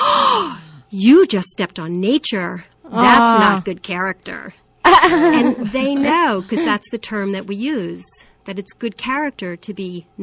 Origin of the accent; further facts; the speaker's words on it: Long Island, New York, United States; now in San Francisco, United States; Yes, I grew up on Long Island.